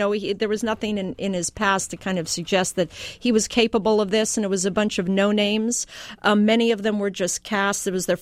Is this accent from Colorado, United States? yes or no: yes; Aspen, Colorado, United States; I grew up in Aspen, Colorado